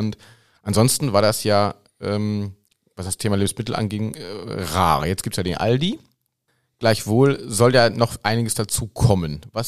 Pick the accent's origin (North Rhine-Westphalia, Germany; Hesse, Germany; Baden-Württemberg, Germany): North Rhine-Westphalia, Germany; Ehringhausen; ich bin selber in Ehringhausen aufgewachsen